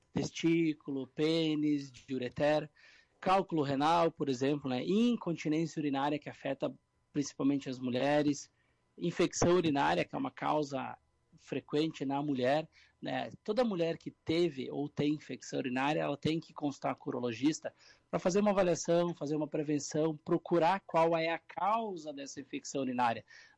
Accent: Rio Grande do Sul, Brazil; E nós, como um bom gaúcho, adoramos um churrasquinho, né?

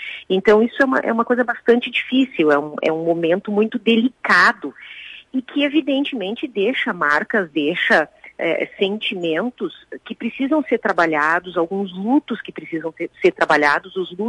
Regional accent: Caxias, Brazil; born there; eu vou fazer com muito orgulho uma tarde de autógrafos em Caxias, que é a minha cidade natal

